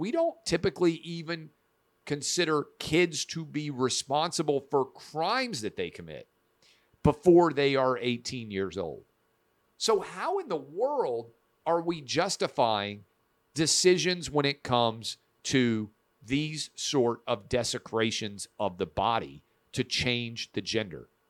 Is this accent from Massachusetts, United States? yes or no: no; Tennessee, United States; in my home state of Tennessee